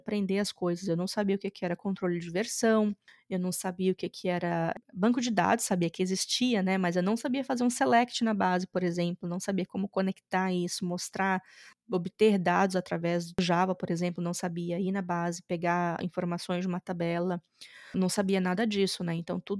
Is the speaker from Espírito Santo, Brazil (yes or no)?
yes; Espírito Santo, Brazil; eu sou do Espírito Santo, né? Eu fiz a faculdade lá em Vitória